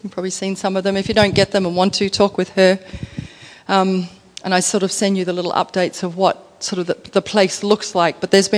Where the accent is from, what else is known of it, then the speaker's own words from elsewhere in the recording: Western Australia, Australia; now in overseas; So I'm West Australian, I guess, and spent a lot of time here, but in the last 5 years I've been based overseas